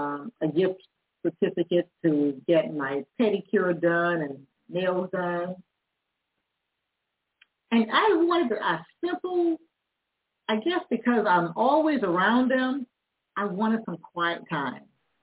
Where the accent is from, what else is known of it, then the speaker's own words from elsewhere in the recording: South Carolina, United States; And I didn't go anywhere to my hometown, which is South Carolina, for many reasons.